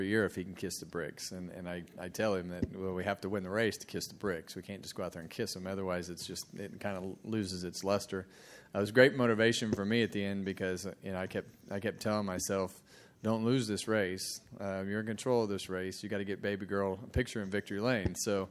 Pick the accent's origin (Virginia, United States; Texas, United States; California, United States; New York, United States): California, United States; Bakersfield; for me, growing up in Bakersfield, a Rick Mears fan and racing around Clint, his son in go-karts